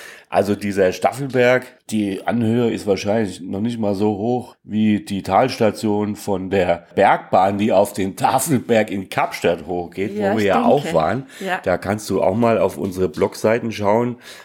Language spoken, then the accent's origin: German; Hesse, Germany; ich kann kein Fränkisch, man möge es mir nachsehen, ich bin ja Hesse